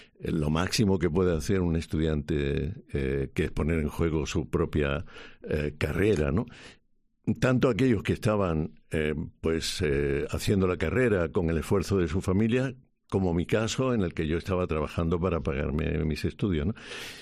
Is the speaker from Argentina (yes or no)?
no; Spain; moved away as an adult; also born or lived in Geneva; yo quería estar vivo, activo y contribuir a que en mi país hubiera libertades, ¿no? Entonces, pues me fui a un entorno donde había muchísimos españoles, que era la ciudad de Ginebra